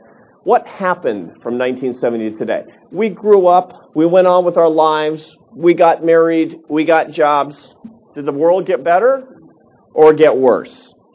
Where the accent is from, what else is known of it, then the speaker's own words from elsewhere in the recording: Seattle, Washington, United States; When I was a kid, growing up in Seattle, in a lower middle class family, there were a lot of poor people in my neighborhood. Nobody went to college.